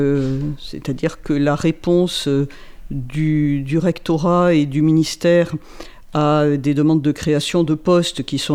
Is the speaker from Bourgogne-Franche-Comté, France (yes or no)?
no; Montpellier, Occitanie, France; Parce que je suis natif de Montpellier et j'ai vécu toute mon enfance et mon adolescence au pied de Sainte-Anne, rue Terral, entre l'église Sainte-Anne et le boulevard du Jeu de Paume.